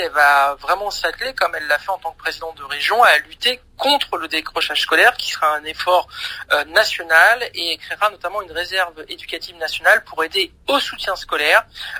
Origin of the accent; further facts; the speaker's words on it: La Courneuve, Île-de-France, France; je suis un enfant qui a grandi en Seine-Saint-Denis, à La Courneuve.